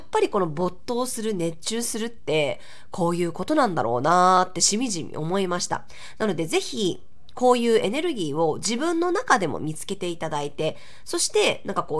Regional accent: Ehime, Japan; 愛媛から来ました、私たちもハーブ育ててますって言って、

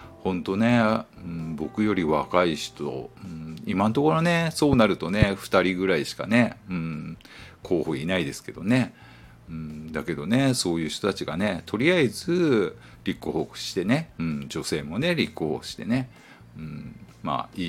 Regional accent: Miyazaki, Japan; 僕あの九州のね宮崎出身なんで、子供の頃って、まあ台風なんてね、まあ毎年毎年ね来るもんだと思ってたんだけど

